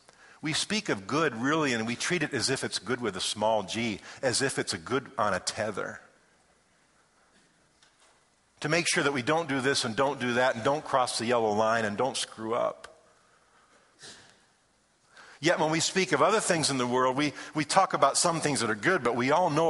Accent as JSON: {"language": "English", "town": "Detroit", "region": "Michigan", "country": "United States", "said": "I come from Michigan. And have you heard about our mayor in Detroit, Michigan?"}